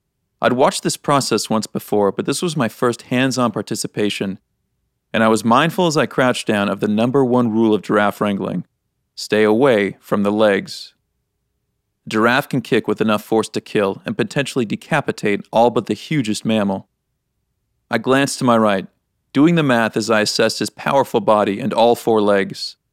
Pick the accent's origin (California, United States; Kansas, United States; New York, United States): Kansas, United States; Growing up in Kansas, I spent my days flipping rocks in a creek, climbing trees, and constantly running my hands through leaves and dirt, always looking for wild animals in the woods near my house.